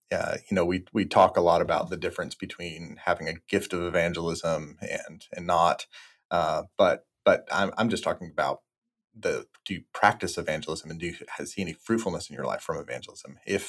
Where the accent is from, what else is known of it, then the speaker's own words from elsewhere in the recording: Florida, United States; I grew up in North Florida, and so I was headed to the World Golf Village area, you know, there around St. Augustine to go plant a church there, because that was the community that was growing and popping right there in North Florida. And that was my home